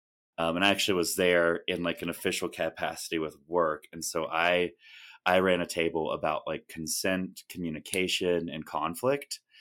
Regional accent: Georgia, United States; And yeah, I've only been here for like a year, but like every time I tell people that like I'm from Georgia

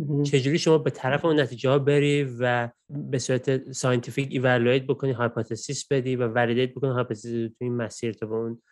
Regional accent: Iran; moved away as an adult; در واقع ایران من درس میخوندم، ایران ریاضیات کاربردی میخوندم.

